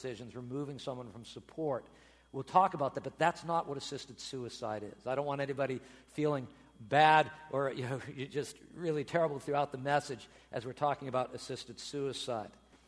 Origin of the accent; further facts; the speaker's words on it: Massachusetts, United States; Right now in the state of Massachusetts, my home state, where I hail from